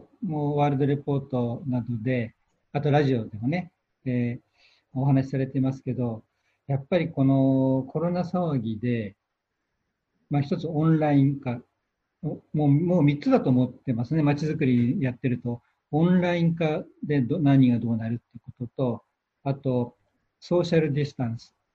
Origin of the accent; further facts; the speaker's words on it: Mito, Ibaraki, Japan; 水戸、私水戸ですからね、水戸の中心市街地が壊滅的な打撃を受けた